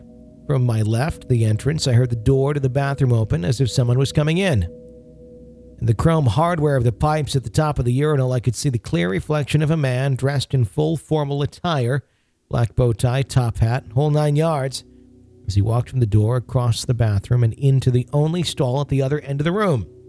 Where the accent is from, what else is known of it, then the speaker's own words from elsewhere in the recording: Long Island, New York, United States; When I was a little girl growing up in Long Island in the early 80s, I saw a ghost of my old dog a few months after she died.